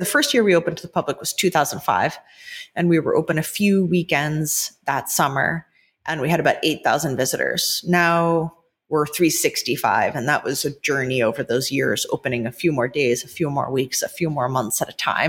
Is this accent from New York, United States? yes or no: yes; New York, United States; When I was a kid growing up in New York, I had never heard of, let alone been to Governor's Island.